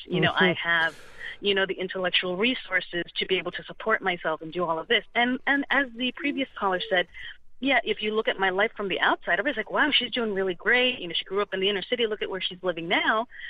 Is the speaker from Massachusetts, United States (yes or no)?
yes; Boston, Massachusetts, United States; now in Braintree, United States; I moved to Braintree. I grew up in Dorchester, so I grew up in an urban area.